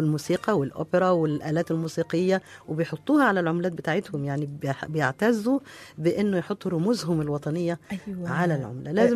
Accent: Egypt; born there; إن أنا مثلا مولودة في مصر أعرف نهر النيل والصحراء هنا

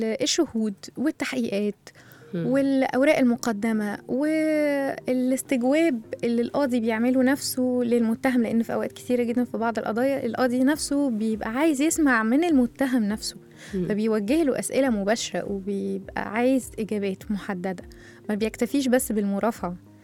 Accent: Egypt; والقضاء عندنا في مصر انا شخصيا بشهد له كل النزاهة

